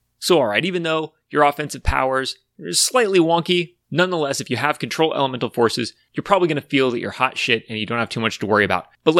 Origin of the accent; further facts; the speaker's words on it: California, United States; I know, I'm from California, that shit's disorienting.